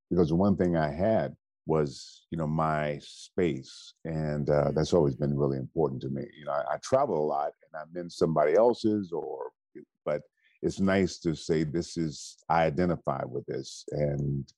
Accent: Benton Harbor, Michigan, United States; born there; But I was born in Benton Harbor, Michigan.

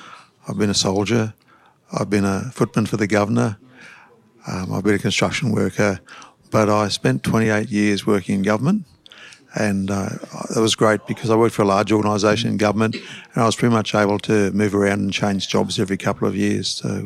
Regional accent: Brisbane, Queensland, Australia; also born or lived in Victoria / Dalby; I was born in Victoria. Then we came to Queensland, went to Dalby, and Then I was probably in year seven when we came to Brisbane. Lived here most of my life.

